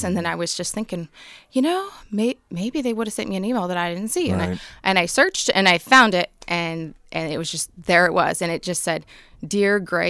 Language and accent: English; Kansas, United States; I'm from South Central Kansas.